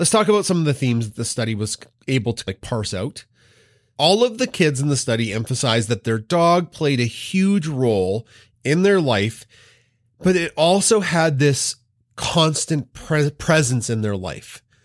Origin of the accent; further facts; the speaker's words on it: Canada; That's not necessarily something that me as a Canadian, I was ever taught to smash a disc